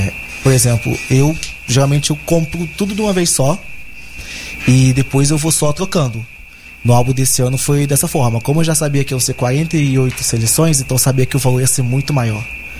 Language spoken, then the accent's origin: Portuguese; Rio de Janeiro, Brazil; Eu sou do Rio de Janeiro e lá no Rio tinha um jornal